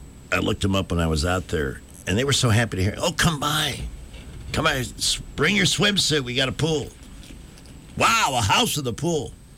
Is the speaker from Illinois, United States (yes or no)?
yes; Chicago, Illinois, United States; When I was growing up in Chicago, we had a neighbor named Fred Barnes.